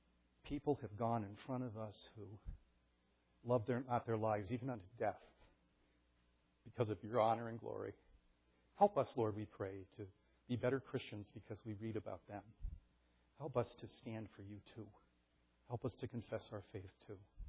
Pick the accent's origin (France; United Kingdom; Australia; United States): United Kingdom; Scotland; I'm Scottish, I can say that.